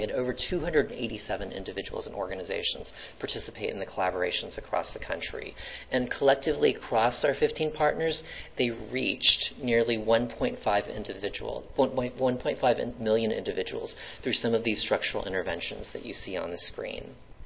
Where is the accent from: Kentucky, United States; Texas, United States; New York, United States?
Texas, United States; Houston; the area of the country where I grew up, which would be a thank all y'all growing up in Houston, Texas.